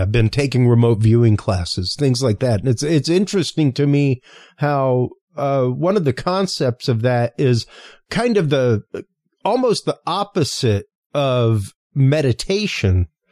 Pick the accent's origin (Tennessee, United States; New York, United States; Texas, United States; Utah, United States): Texas, United States; Galveston; Growing up in the Bay of Yoho, near Galveston, it's what I always called the Bay of Yoho.